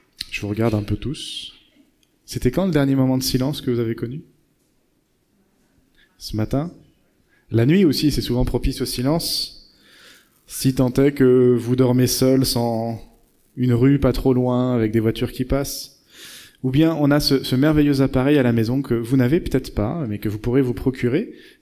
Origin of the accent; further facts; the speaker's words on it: France; Et c'est pas parce qu'on est français qu'on est râleur